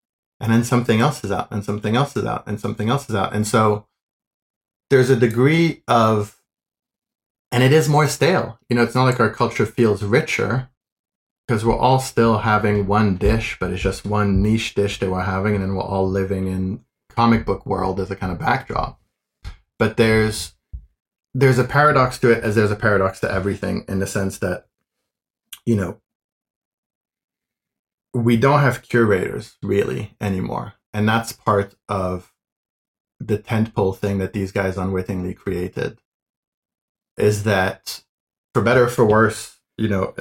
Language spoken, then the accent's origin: English; France; oh, I'm a little sort of half Arabic kid growing up in France